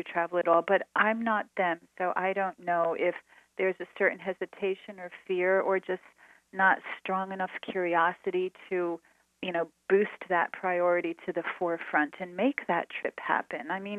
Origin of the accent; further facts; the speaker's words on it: United States; as an American, I had never experienced in this country